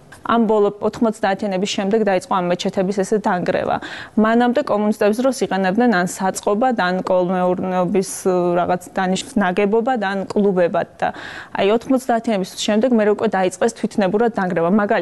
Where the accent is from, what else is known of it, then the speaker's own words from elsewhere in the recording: Akhaltsikhe, Samtskhe-Javakheti, Georgia; მე თვითონ ახალციხეში დაბადებული და გაზრდილი ვარ